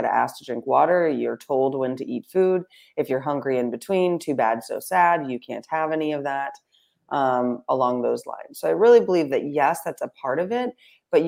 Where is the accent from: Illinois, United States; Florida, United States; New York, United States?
Florida, United States; I'm from Florida, where when there's a hurricane, it's like, we're not allowing you to come in.